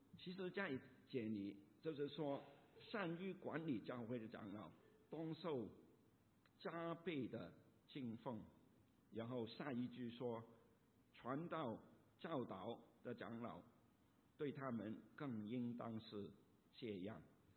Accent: Hong Kong; 我在香港长大，那香港人的口才也是很厉害

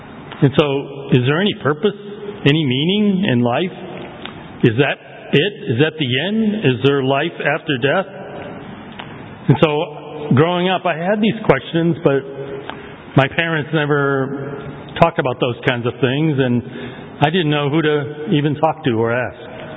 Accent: Cambridge, Massachusetts, United States; I grew up in Cambridge before it became an expensive place to live. My parents were hard-working immigrants from Toisan province in China.

